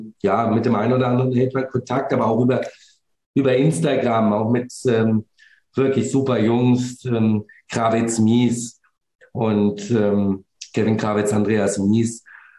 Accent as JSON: {"language": "German", "town": "Baden-Baden", "region": "Baden-Württemberg", "country": "Germany", "tie": "born or raised there", "said": "vor 26, 27 Jahren habe ich in Baden-Baden, in meiner Heimatstadt, ein ATP-Seniorenturnier mit organisiert"}